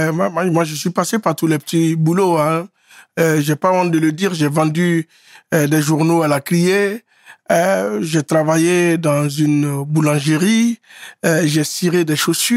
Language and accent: French; Anoumabo, Abidjan, Côte d’Ivoire; nous on vient d'Anou Mambo. Donc c'est toujours, voilà. Et quand les gens viennent à Abidjan aujourd'hui, ils veulent voir où est Anou Mambo, ou à Numambo, c'est devenu comme un petit site touristique.